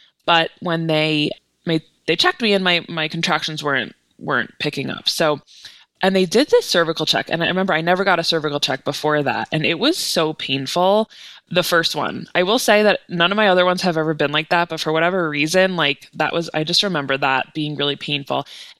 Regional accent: Long Island, New York, United States; So I'm from Long Island and I used Stony Brook midwives and they were amazing.

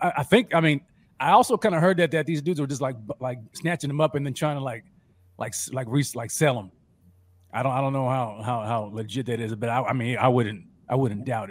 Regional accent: Tulsa, Oklahoma, United States; born there; I was born in Tulsa, Oklahoma, 918, baby, stand up.

